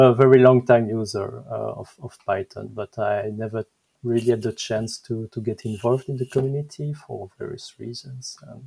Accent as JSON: {"language": "English", "country": "Belgium", "accent": "French", "second_language": "English", "said": "So I'm Belgian, and maybe my French accent is showing"}